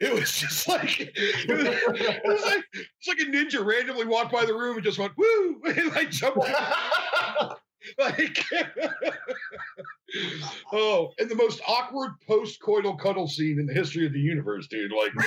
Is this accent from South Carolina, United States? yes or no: no; Ohio, United States; It looked like where I grew up in Holmes County.